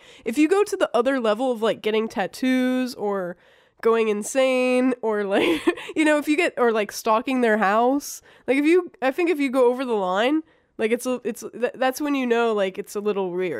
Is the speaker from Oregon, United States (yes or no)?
no; Virginia, United States; hey, I heard you went to William and Mary, I'm from Virginia, you know?